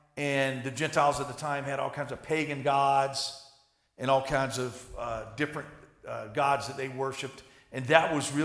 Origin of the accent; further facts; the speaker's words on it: the South, United States; Now, I grew up in the South, and we used to go around and go ask people, are you blood bought?